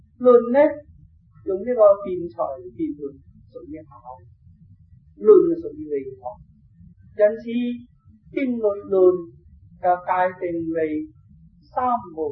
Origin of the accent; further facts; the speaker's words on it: China; 考到我哋中国人翻译经典，佢有一个考验